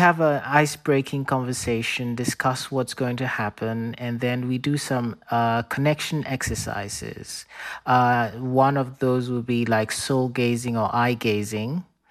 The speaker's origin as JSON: {"language": "English", "country": "Ghana", "tie": "born or raised there", "said": "So I grew up in Ghana."}